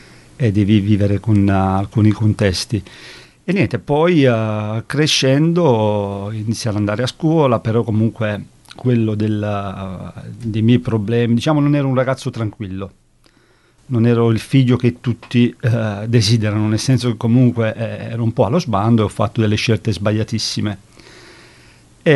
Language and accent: Italian; Naples, Campania, Italy; Sono nato a Napoli, in centro di Napoli, vengo dai cosiddetti quartieri spagnoli, che è un quartiere popolare di Napoli.